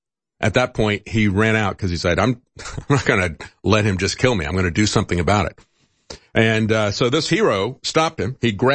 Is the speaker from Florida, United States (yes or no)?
yes; Florida, United States; There's been other instances of people that I've known of growing up in Florida.